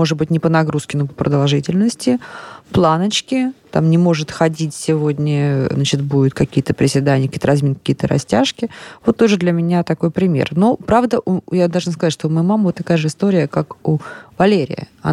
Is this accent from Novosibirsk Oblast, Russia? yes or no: yes; Novosibirsk, Novosibirsk Oblast, Russia; я из Новосибирска.